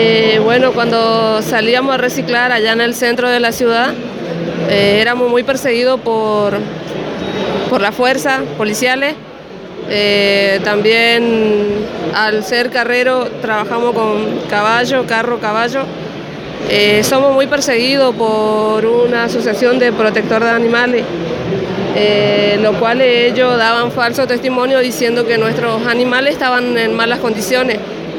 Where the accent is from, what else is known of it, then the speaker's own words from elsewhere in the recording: Corrientes, Argentina; Hola, soy de Corrientes.